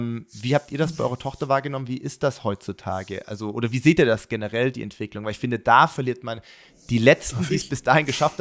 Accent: Baden-Württemberg, Germany; ich komme aus Baden-Württemberg ursprünglich

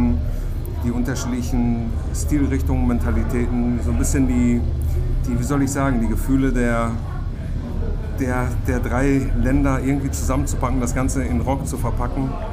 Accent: Greece; Nämlich, ich bin Grieche und Amphitheater, das verbinde ich so ein bisschen.

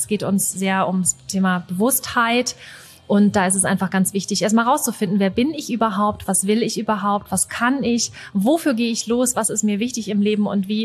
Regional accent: Hamburg, Germany; Und jetzt bin ich ja auch ein Hamburger Kind und habe ja nur auch viel Wasser und Natur um mich rum

